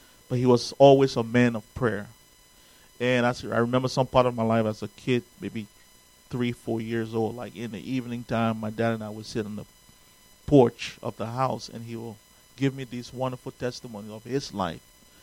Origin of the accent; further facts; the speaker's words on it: Liberia; born there; I was born in Africa, in Liberia, West Africa. I had one brother and I have three sisters. My dad was a minister.